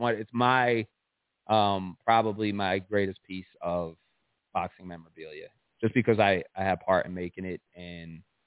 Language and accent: English; Philadelphia, Pennsylvania, United States; but I'm a kid from South Philly, bro.